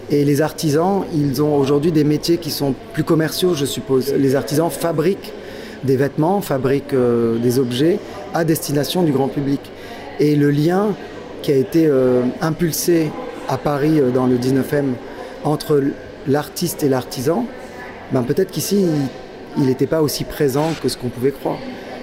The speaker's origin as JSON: {"language": "French", "region": "Dakar", "country": "Senegal", "tie": "born there", "said": "je suis né à Dakar."}